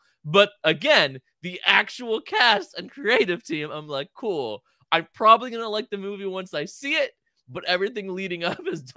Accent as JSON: {"language": "English", "country": "United States", "said": "I'm American."}